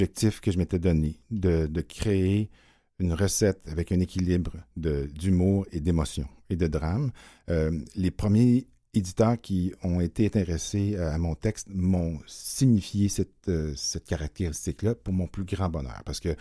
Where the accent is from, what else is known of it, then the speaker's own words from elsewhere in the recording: Quebec City, Quebec, Canada; je viens de la ville de Québec